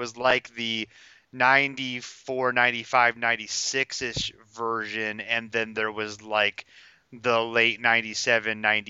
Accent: Ohio, United States; I'm from Ohio.

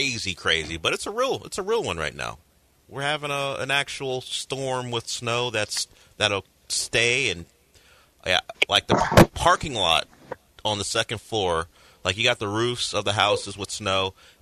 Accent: California, United States; I'm from California, and I lived here for like 20 years. I don't know much about snow.

